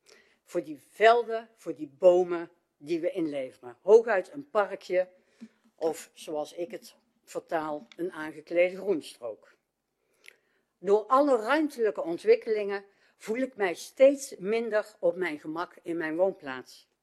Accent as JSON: {"language": "Dutch", "town": "Veldhoven", "region": "North Brabant", "country": "Netherlands", "tie": "born or raised there", "said": "En iets meer dan 57 jaar geleden ben ik in Veldhoven geboren. En ik heb hier ook altijd gewoond. Zowel in Veldhoven dorp als in Zonderwijk, De Heikant, Zeelst en momenteel in Meerveldhoven. Maar ik ben dus nooit weg geweest."}